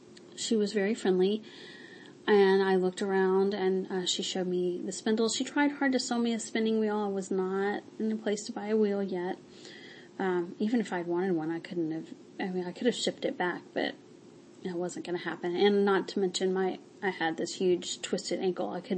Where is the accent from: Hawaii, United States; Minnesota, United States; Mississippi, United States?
Mississippi, United States; I grew up in Mississippi where people know how to fry chicken.